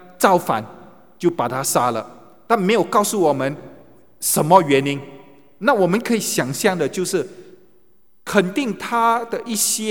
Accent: China; 那这个我们中国人很清楚

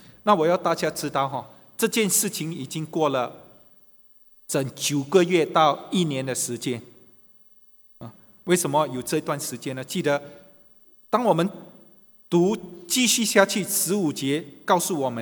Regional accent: China; 你会觉得比较亲切哈，可能是因为我是中国人

